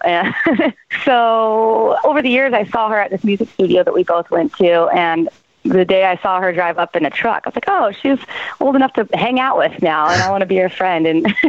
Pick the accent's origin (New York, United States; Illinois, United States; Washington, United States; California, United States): California, United States; Polly and myself, we started the band, and we are from North San Diego County, the Tri-City region, Carlsbad, Oceanside Vista, California.